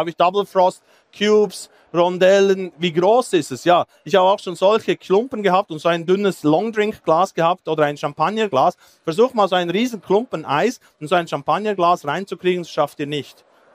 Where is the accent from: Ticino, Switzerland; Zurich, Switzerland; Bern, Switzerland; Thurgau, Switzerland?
Bern, Switzerland; Thun; Ich komme aus Thun. Thun ist für die, die es nicht wissen, etwas so, ich würde jetzt mal sagen, in diese Richtung. Es hat da Berge und Seen.